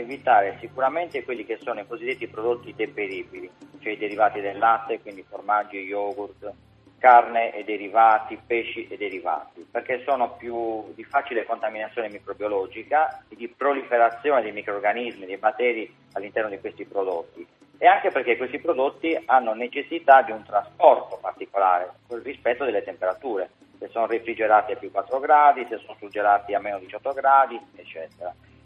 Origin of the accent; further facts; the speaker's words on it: Sardinia, Italy; Sono sardo.